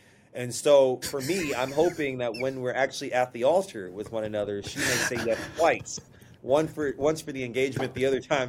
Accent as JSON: {"language": "English", "town": "Kansas City", "region": "Missouri", "country": "United States", "tie": "born or raised there", "also_born_or_lived": "Arkansas", "said": "But I was born in Arkansas, as you had alluded to, and raised in Kansas City, and my family is still in both areas, in both places."}